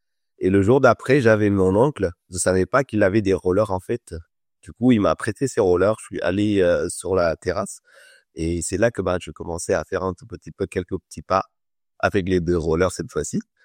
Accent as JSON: {"language": "French", "region": "Dakar", "country": "Senegal", "tie": "born or raised there", "said": "moi, je suis né à Dakar. J'ai grandi là-bas. J'ai pas beaucoup bougé de Dakar pour aller dans les régions et tout ça."}